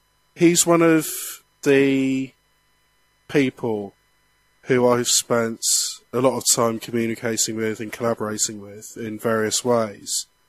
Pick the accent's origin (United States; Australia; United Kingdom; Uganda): United Kingdom; Bath, South West England; because he pointed me in the direction of a band who comes from Bath, which is my hometown here in the southwest of England.